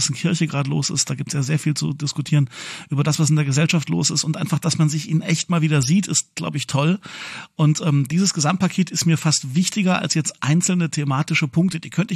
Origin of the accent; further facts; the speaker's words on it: Saxony, Germany; Den kannst du aber auch schon erleben, wenn ich einfach als Sachse mal in Baden-Württemberg in den Gottesdienst gehe